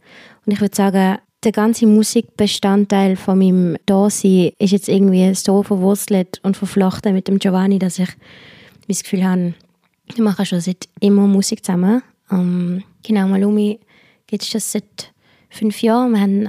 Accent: Basel, Basel-Stadt, Switzerland; Ich bin hier geboren in Basel und aufgewachsen. Meine Familie ist... Ich würde so sagen, meine Mutter ist aus Brasilien und mein Vater ist halbe Brasilianer und halbe Schweizer. Wenn man das ausrechnet, macht mich das zu 3/4 Brasilianerin.

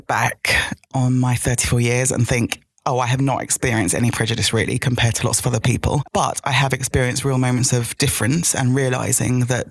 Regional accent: Lagos, Nigeria; born there; I was born in Lagos. I think it's one of the most populous cities in the world.

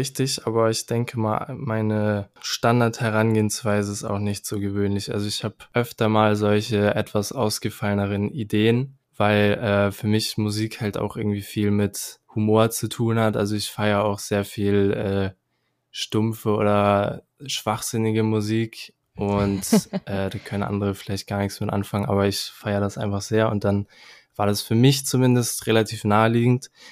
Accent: Kiel, Schleswig-Holstein, Germany; ich bin 23 Jahre alt und ich komme aus Kiel

